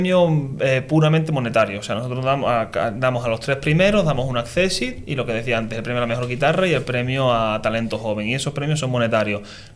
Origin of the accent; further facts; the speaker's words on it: Andalusia, Spain; la verdad es que yo como andaluz veo esto